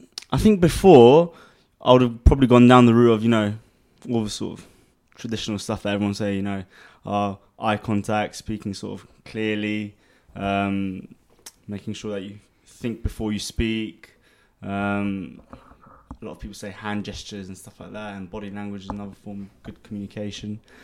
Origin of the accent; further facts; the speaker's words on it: London, United Kingdom; moved away as an adult; now in Dubai, United Arab Emirates; born and raised in London to Armenian parents. Grew up there most of my life until about 3 years ago when I moved to Dubai.